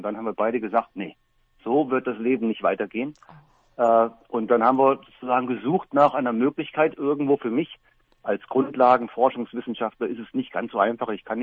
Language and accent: German; Germany; now in South Korea; meine Frau ist Amerikanerin, ich bin Deutscher.